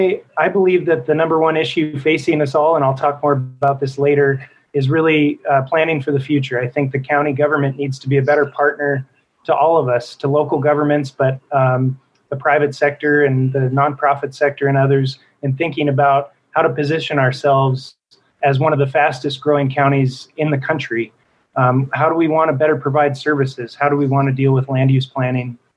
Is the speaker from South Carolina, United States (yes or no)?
no; Montana, United States; I grew up here in the Gallatin Valley, went through, did all my schooling here from Hawthorne to Sacagawea to Bozeman High, went to college at the University of Montana